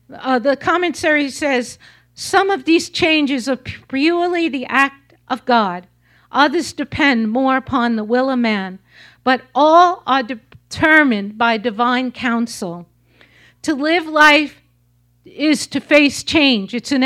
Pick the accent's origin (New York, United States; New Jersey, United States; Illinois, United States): New York, United States; I'm a New Yorker, right? So my personal favorite season is the fall.